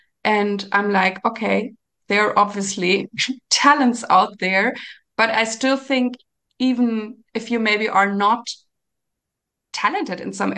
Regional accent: Nuremberg, Bavaria, Germany; she was an opera singer in Nuremberg, where I grew up in Germany.

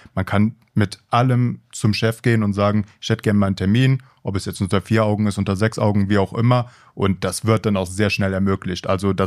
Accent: Cologne, North Rhine-Westphalia, Germany; now in Bonn, Germany; ich komme eigentlich aus Köln. Ich bin Bonn zugezogen.

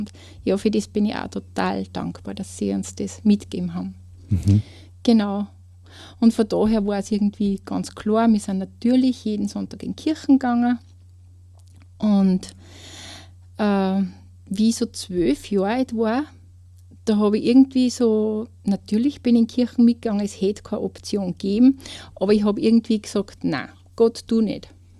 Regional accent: Kleinraming, Upper Austria, Austria; ich komme aus Kleinramming.

